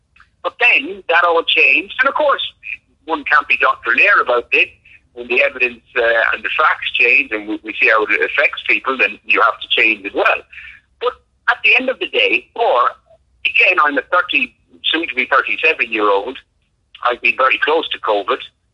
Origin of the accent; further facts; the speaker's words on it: Ireland; And as an Irishman, I don't mind having a drink or two, no, as you might well know.